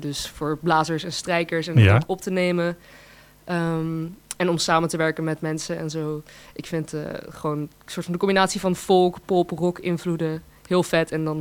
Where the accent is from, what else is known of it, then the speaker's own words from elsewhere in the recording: Berkel, South Holland, Netherlands; now in Rotterdam, Netherlands; ja. Ja. 21, opgegroeid in Berkel. En mijn ouders wonen daar nog steeds. Ik woon nu zelf in Rotterdam.